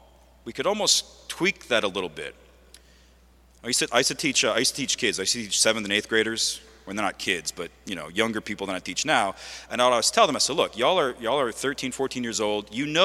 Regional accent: Lafayette, Louisiana, United States; I'm a priest from Lafayette. I teach at the seminary in Covington.

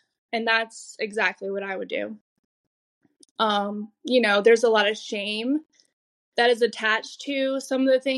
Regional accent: Wilmington, North Carolina, United States; now in New Jersey, United States; so I'm from North Carolina, Wilmington, North Carolina. And I drove up here where I live now in New Jersey

